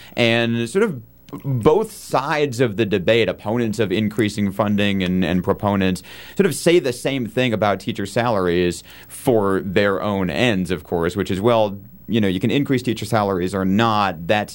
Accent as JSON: {"language": "English", "region": "Michigan", "country": "United States", "tie": "born or raised there", "said": "I grew up in Michigan. I had teachers who worked second jobs there."}